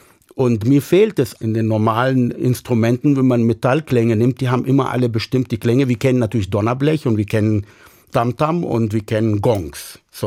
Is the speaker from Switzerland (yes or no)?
no; Palestine; German is a second language; moved away; Es kommen schon Stimmen vor, aber das sind eher Stimmen aus meiner alten Heimat. Das sind palästinensische Gesänge